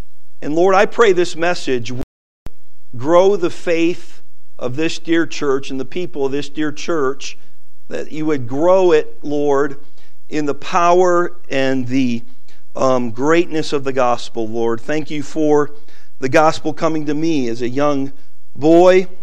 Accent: Roseville, Michigan, United States; I grew up in Roseville, Michigan. Forgive me, I am a Michigander and I am a Wolverine.

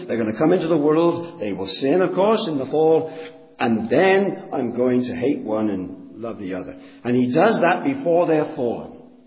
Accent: Bristol, South West England, United Kingdom; born there; I was born in Bristol in 1940.

